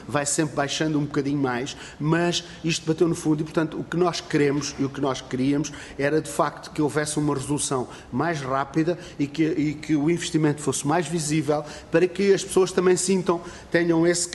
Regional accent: Algarve, Portugal; O Algarve, de facto, é um local paradisíaco, que eu gosto muito de lá viver, porque eu sou algarvio

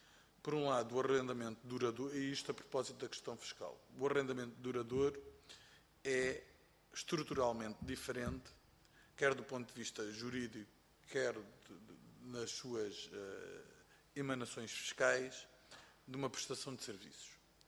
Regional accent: Algarve, Portugal; eu sou do Algarve

